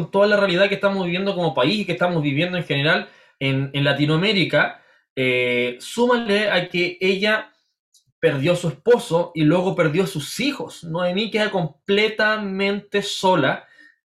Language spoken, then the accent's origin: Spanish; Chile; este tiempo ha sido complejo para nosotros como chilenos